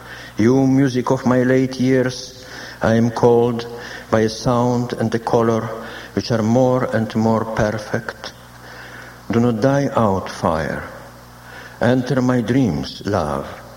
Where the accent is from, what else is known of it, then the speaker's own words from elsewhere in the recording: Lithuania; I was brought up in Lithuania